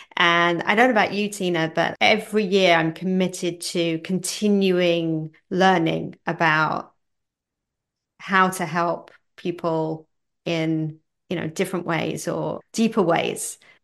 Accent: London, United Kingdom; now in United States; You'll hear from my accent. You'll probably recognize it. I'm from the UK, from London, but I've been living in Florida for the last 13 years in July.

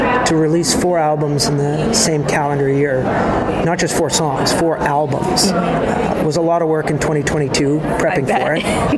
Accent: Canada; now in United States; as a Canadian

